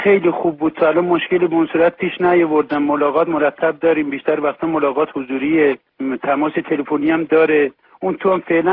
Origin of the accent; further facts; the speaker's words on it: Iran; ما یه ایرانی هستیم، یه ایرانی اصیل هم هستیم، یک مسلمان واقعی هم هستیم. ما ایرانی هستیم، ایرانم به دنیا اومدیم